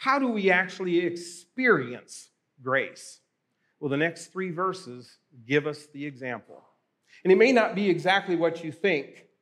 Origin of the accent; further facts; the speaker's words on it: Australia; I grew up in Australia. My parents were missionaries there.